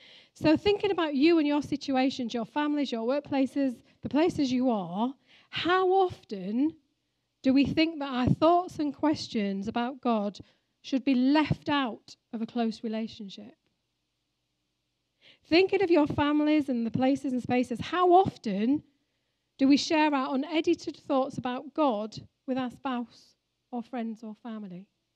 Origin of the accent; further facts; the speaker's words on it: Sheffield, Yorkshire and the Humber, United Kingdom; which is in Sheffield, which, you know, that's where I come from. I'm from Sheffield. I'm from Yorkshire.